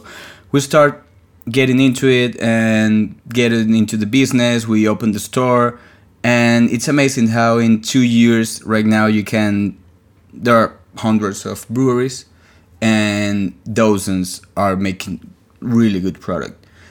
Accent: Venezuela; we are from Venezuela, and I'm a chemical engineer and worked 11 years in a brewery.

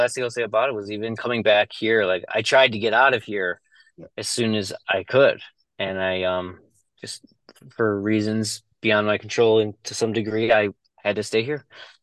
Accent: Midwest, United States; I'm not from New York. I'm a Midwest.

